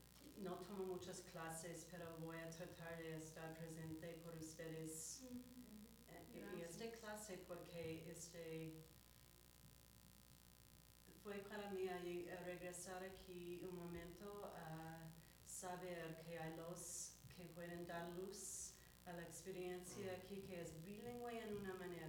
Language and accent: Spanish; Mexico; now in Yakima, United States; cómo llegué de México